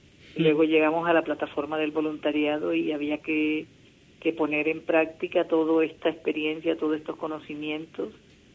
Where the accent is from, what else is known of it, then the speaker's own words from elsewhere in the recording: Colombia; now in Valencia, Spain; soy colombiana, lo venía haciendo desde mi país